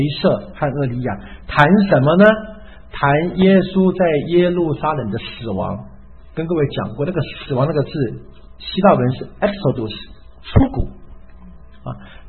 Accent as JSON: {"language": "Chinese", "country": "China", "said": "我们中国人爱算笔画，对不对？"}